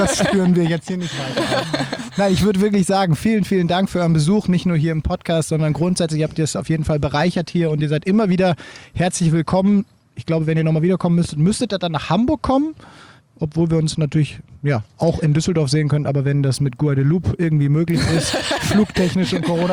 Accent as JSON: {"language": "German", "country": "Switzerland", "said": "Und dann gerade als Schweizerin, das hat mir immer imponiert, das so zu machen."}